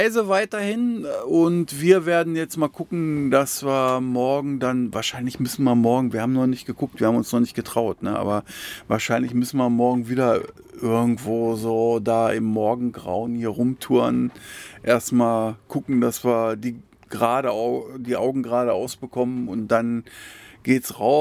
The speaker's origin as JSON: {"language": "German", "town": "Elsfleth", "region": "Lower Saxony", "country": "Germany", "said": "Und ich bin ja aus Elsfleth."}